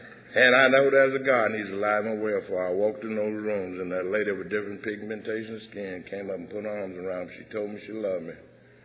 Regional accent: San Antonio, Texas, United States; born there; The thing is, I came here and I was born in San Antonio, Texas.

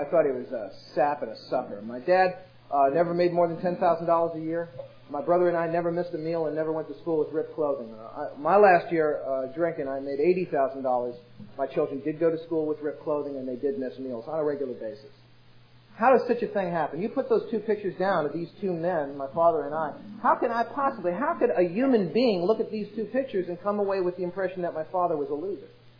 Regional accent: New York City, New York, United States; born there; I was born in New York, city in the Bronx.

